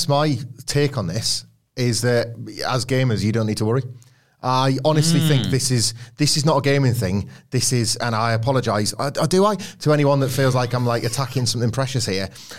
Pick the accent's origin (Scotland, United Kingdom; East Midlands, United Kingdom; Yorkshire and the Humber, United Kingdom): Yorkshire and the Humber, United Kingdom; Scarborough; I grew up near Scarborough, so there was lots of arcades I could access.